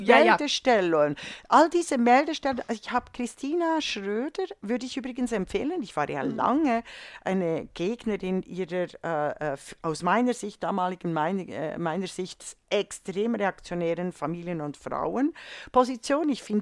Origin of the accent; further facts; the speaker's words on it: Switzerland; also born or lived in Germany; ich als Schweizerin und als Deutsche